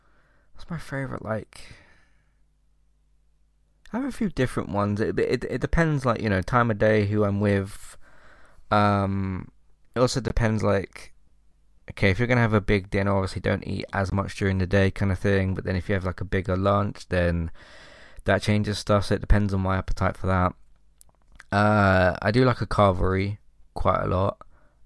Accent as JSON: {"language": "English", "country": "United Kingdom", "said": "obviously I'm British and that, and one of the things that gets associated with us is a good old, you know, good old fish and chips"}